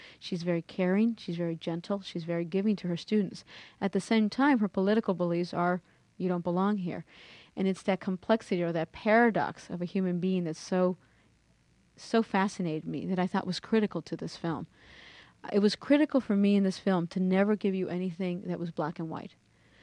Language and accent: English; Mexico; English is a second language; Of course I'm Latina. You know, I came from Mexico. I was very poor. My family was extremely poor. I didn't speak a word of English.